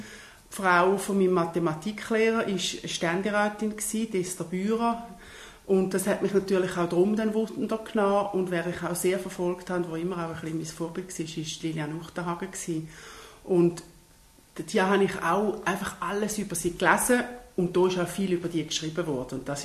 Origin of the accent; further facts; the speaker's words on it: Schaffhausen, Switzerland; Ich bin absolut im Land aufgewachsen, im Schaffhausischen Kleckern.